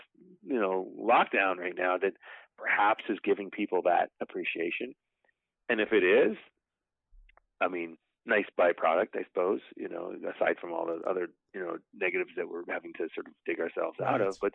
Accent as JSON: {"language": "English", "country": "Canada", "said": "I mean, I'm from Canada"}